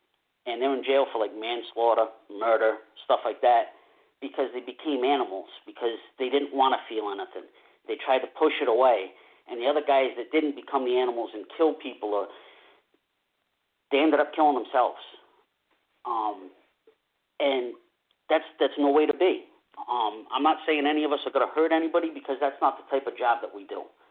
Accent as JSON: {"language": "English", "region": "New England", "country": "United States", "accent": "New England", "said": "And my New England accent is horrible."}